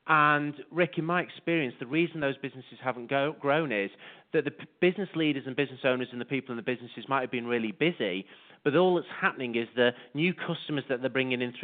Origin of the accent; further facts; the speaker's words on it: Liverpool, North West England, United Kingdom; So originally I'm from Liverpool, which is in the northwest of the UK.